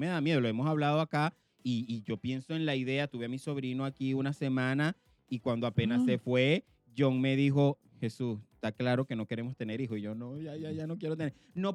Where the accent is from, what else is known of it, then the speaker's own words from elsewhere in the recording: Venezuela; Y que no tenemos hijos y que venimos de Venezuela. O sea, de una cultura, de una mente tan cerrada.